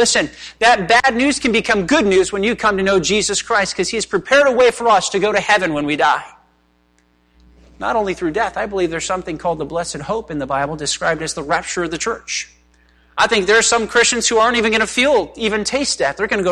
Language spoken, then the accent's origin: English; Hollywood, California, United States; As a young kid growing up outside of Hollywood, California, listen, there were a lot of things I saw and did that I should have never saw or did.